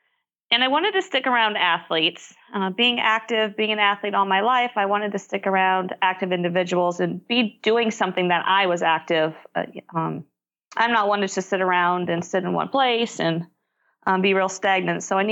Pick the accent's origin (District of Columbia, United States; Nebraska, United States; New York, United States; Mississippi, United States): Nebraska, United States; also born or lived in Ohio; now in Phoenix, United States; I was born in Ohio, but grew up in Nebraska, and I am currently living in the Phoenix area.